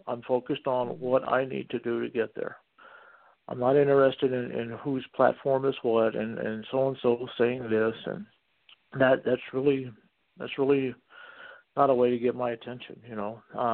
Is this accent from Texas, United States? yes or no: yes; Dallas, Texas, United States; I've ran uphill all my life as a kid, growing up in Dallas, first Hispanics on the block, in a white neighborhood, picked up two bullies.